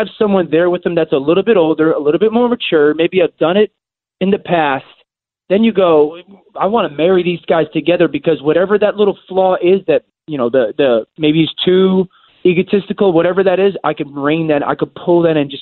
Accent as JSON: {"language": "English", "region": "Connecticut", "country": "United States", "said": "I'm from actually Fairfield County, Connecticut. You know, about an hour from Storrs"}